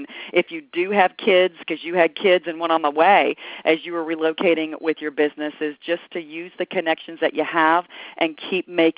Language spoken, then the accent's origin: English; Canton, Ohio, United States; Canton, Ohio, which I mentioned, I think, once or twice as my hometown